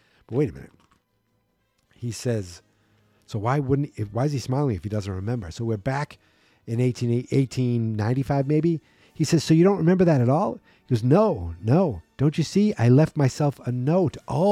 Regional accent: Massachusetts, United States; accent: Massachusetts; It'd be Peabody in Massachusetts. That's my Massachusetts accent.

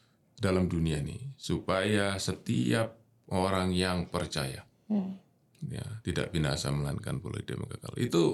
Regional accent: Jember, East Java, Indonesia; also born or lived in Bojonegoro / Surabaya; saya orang Jawa Timur, oke. Lahir Bojonegoro, besar di Jember, kuliah di Surabaya gitu.

